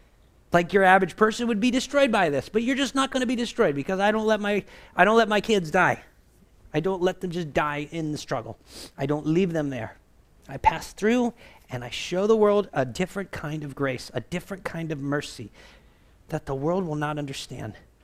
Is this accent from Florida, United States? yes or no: yes; Florida, United States; you know, I grew up in Florida, so the things we may have pruned may have been oranges or tangerines and grapefruits